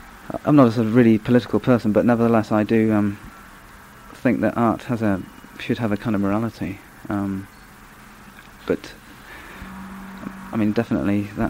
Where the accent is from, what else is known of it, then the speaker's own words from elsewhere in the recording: England, United Kingdom; being English and being British, having these sort of great national parks